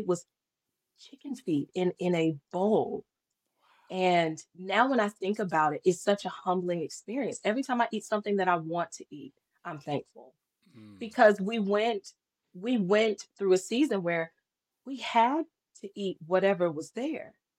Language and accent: English; North Carolina, United States; And so I'm from North Carolina, and she ended up getting a job with the state in another city, which was like, that was huge.